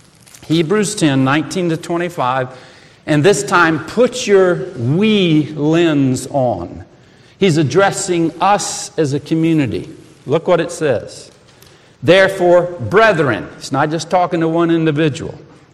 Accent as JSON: {"language": "English", "region": "the South", "country": "United States", "tie": "born or raised there", "said": "Now, I grew up in the South, and we got some little help. We say y'all."}